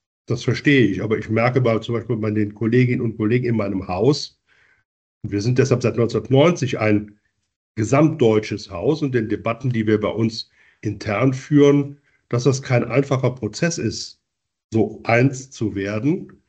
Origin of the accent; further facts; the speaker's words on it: Aachen, North Rhine-Westphalia, Germany; born there; Ich bin in Aachen geboren worden und bin tatsächlich ein Westdeutscher.